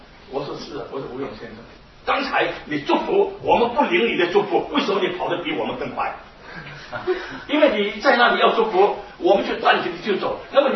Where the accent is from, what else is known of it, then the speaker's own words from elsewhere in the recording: Singapore; 因为我是新加坡人，新加坡的报纸对我有感情。